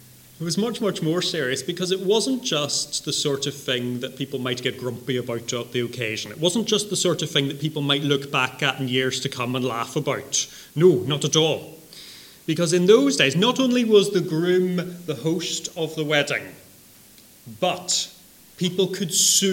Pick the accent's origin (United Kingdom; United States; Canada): United Kingdom; Northern Ireland; I come from Northern Ireland. We don't have that sort of wedding.